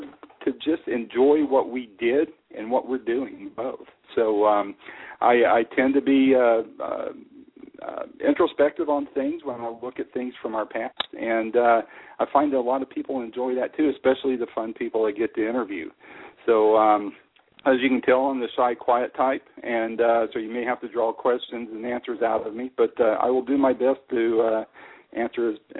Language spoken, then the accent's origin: English; Phoenix, Arizona, United States; I grew up in the Phoenix area, graduated from Moon Valley in 1977.